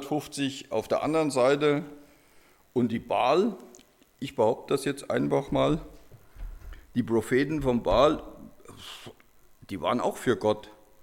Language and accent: German; Germany; Ich war da immer für Deutschland. Bin ja ein Deutscher, ja, obwohl jetzt nicht so ein Fanatiker.